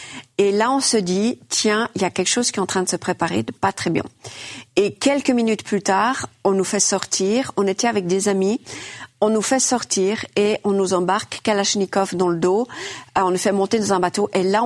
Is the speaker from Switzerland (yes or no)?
yes; Switzerland; On est suisse et on parle français